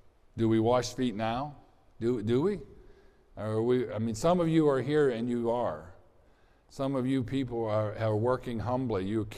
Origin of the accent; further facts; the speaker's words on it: Mud Lake, Pennsylvania, United States; I was born and raised in Mud Lake, Pennsylvania. Just like it sounds, M-U-D, we weren't even high class enough to have a K.